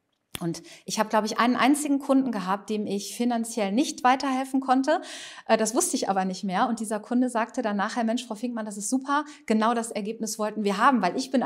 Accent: Dortmund, North Rhine-Westphalia, Germany; also ich komme aus Dortmund

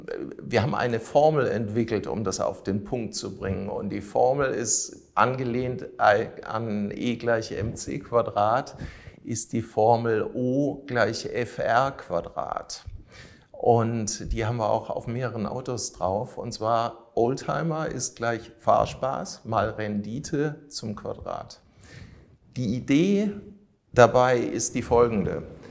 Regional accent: Heidelberg, Baden-Württemberg, Germany; born there; ich bin ursprünglich gebürtiger Heidelberger, da habe ich auch schon ein großes Netzwerk.

